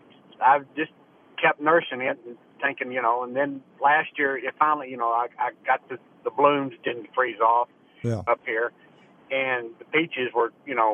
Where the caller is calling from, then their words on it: Arkansas, United States; No, I'm in northwest Arkansas. I'm about 30 miles west of Bentonville.